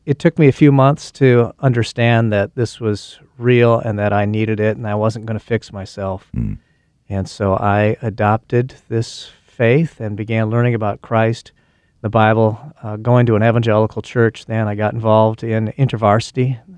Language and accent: English; Marshall, Minnesota, United States; I grew up in Marshall, Minnesota, small town in southwestern Minnesota where the wind never stops blowing.